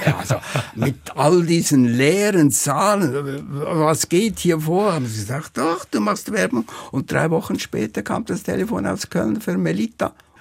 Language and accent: German; Switzerland; ja, als Schweizer kenne ich das nicht so gut